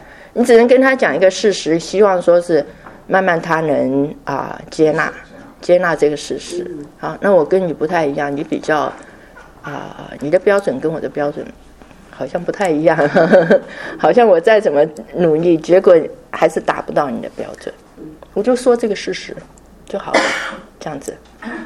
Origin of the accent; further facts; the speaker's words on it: Taiwan; 因为我是台湾来的，所以读的简体字就是这样子写